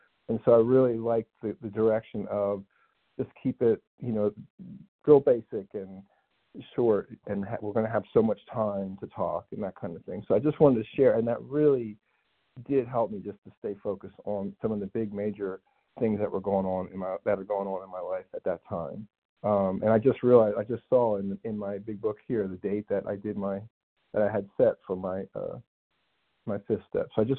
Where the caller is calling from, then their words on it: Tennessee, United States; Good morning, everybody. … from Tennessee, recovered compulsive eater.